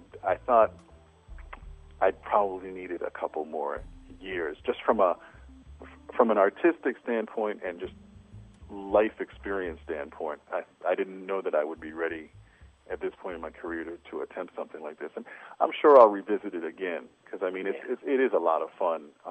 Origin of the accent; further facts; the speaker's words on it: U.S. Virgin Islands; he was born in the Virgin Islands, which is my hometown.